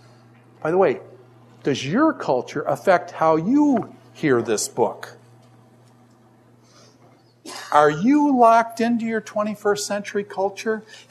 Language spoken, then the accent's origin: English; Niagara Falls, New York, United States; also born or lived in Israel / Tennessee; I was originally from Niagara Falls, New York area. And then lived in Israel, lived in Tennessee. I lived in Tennessee for a while.